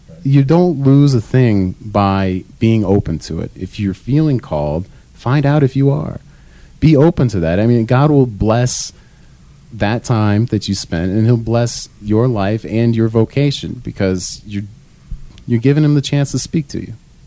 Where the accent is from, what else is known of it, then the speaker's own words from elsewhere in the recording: Piqua, Ohio, United States; my parish priest growing up in Piqua, Ohio, a small, I don't know, maybe 20,000 people in the town.